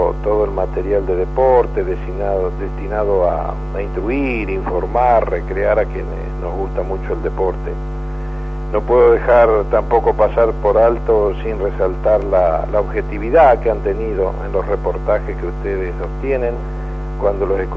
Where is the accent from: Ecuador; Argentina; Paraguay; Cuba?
Argentina; Santa Fe; como santafesino